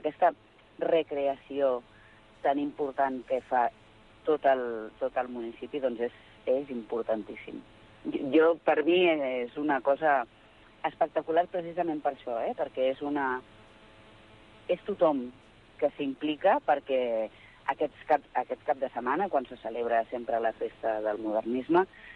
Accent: Olesa de Montserrat, Catalonia, Spain; en el municipi d'on jo soc, a Olesa de Montserrat

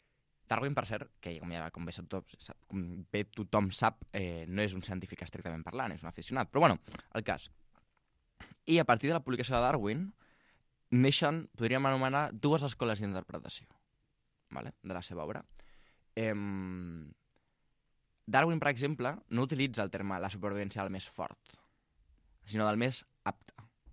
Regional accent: Castelldefels, Catalonia, Spain; Clar, jo soc de Castelldefels, puc fer Castefa, Gavà, Viladecans...

